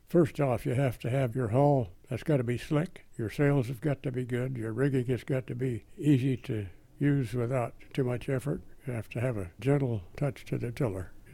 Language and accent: English; Fresno, California, United States; where are you from? I was from Fresno. There's no water in Fresno.